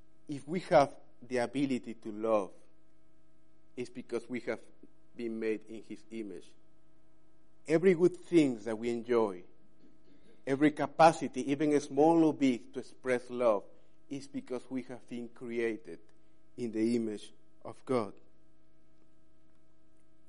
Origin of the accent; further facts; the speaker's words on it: Peru; I'm not very good, but I'm from Peru, so I have to play football.